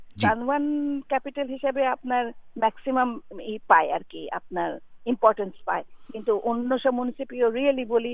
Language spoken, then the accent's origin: Bangla; Dhaka, Dhaka Division, Bangladesh; আমরা তো বড় হয়েছি সত্যিকারের ফ্লাড ঢাকায়, বাংলাদেশে যারা জন্মেছি, তাই না?